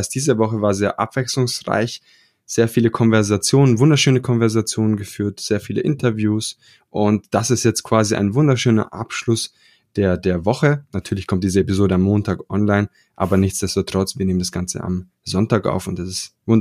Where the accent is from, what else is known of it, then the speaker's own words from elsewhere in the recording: Italy; Warum auch nicht, ne, als Italiener.